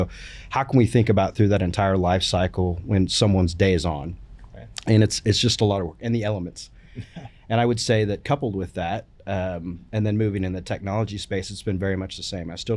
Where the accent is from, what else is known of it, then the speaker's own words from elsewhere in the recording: Tulsa, Oklahoma, United States; A little about me, born and raised in Tulsa, Oklahoma.